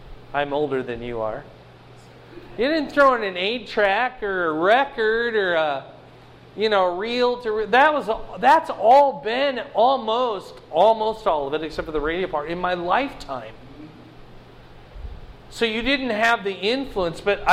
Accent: Fort Dodge, Iowa, United States; I grew up in Fort Dodge, and there was a guy named Carl King that wrote a lot of marching band music.

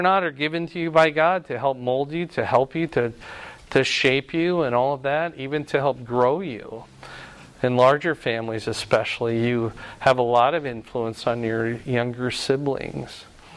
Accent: United States; born there; I'm so thankful I was born in the United States

